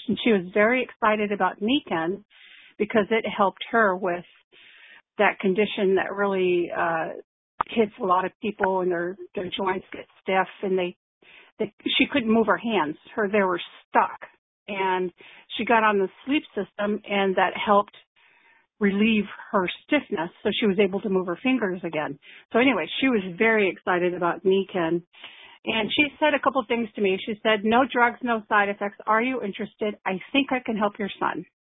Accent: Albion, Michigan, United States; Well, I'm originally from Michigan, Albion, Michigan. There's a small, famous college here.

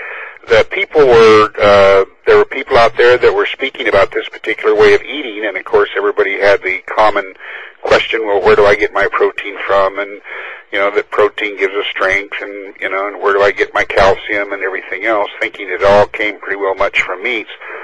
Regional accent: Olympia, Washington, United States; from Olympia, and I have 9 points.

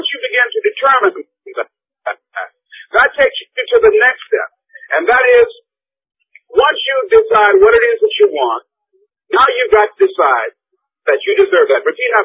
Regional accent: Miami, Florida, United States; born there; I was born in Liberty City on a floor at 62nd Street, a twin brother and me.

